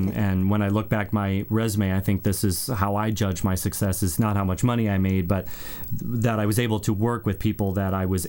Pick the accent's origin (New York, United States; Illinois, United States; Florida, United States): Illinois, United States; Chicago; For me personally, I grew up in Chicago. My mom and dad had a dance studio.